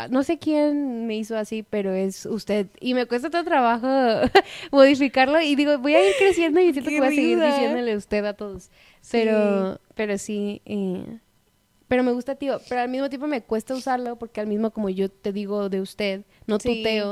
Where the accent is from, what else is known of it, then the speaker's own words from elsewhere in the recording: Veracruz, Mexico; Entonces, yo soy de Veracruz.